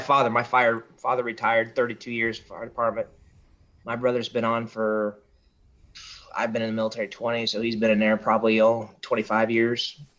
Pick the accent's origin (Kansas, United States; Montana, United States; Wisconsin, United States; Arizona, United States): Kansas, United States; Sure. So I'm originally from Kansas.